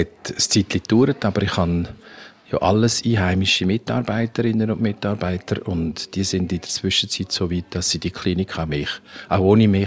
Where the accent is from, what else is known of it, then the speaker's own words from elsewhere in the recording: Switzerland; now in Zimbabwe; Wenn ich in der Schweiz bin, ist die Schweiz die Heimat. Und wenn ich in Zimbabwe bin, ist Zimbabwe die Heimat.